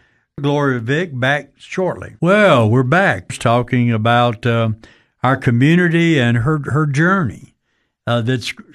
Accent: Meridian, Mississippi, United States; We're fortunate, and you're fortunate because I'm from Meridian, Mississippi.

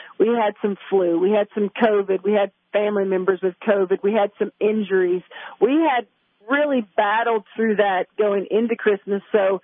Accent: California, United States; moved away as an adult; You know, I'm from California. So when I moved here 8 years ago, I was like, snow day, postponement, you know, what's that about?

